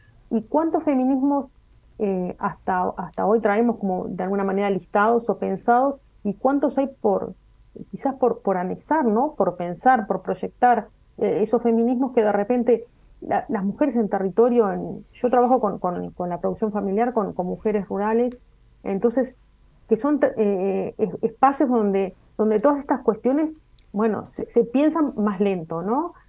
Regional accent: Montevideo, Uruguay; now in Rocha, Uruguay; Yo soy de Montevideo, me vine acá un poco con esta movida descentralizadora del CURE.

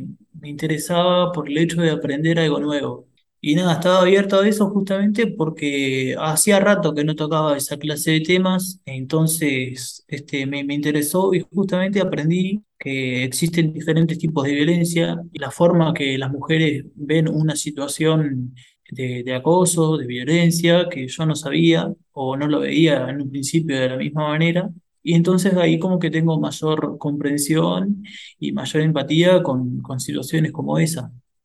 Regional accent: Fray Bentos, Río Negro, Uruguay; Vengo de Río Negro, Fray Ventos.

